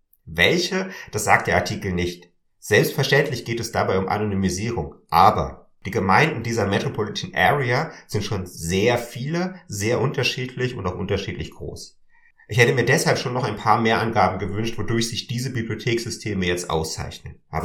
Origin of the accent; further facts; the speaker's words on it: Switzerland; wie man bei uns in der Schweiz sagen würde, der AGLU